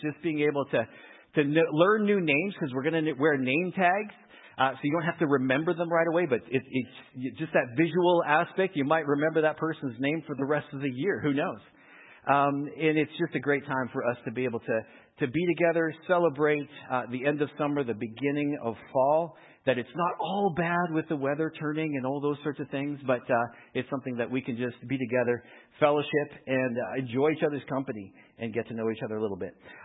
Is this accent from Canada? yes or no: yes; Lethbridge, Alberta, Canada; went to a block party in the neighborhood I grew up in Lethbridge.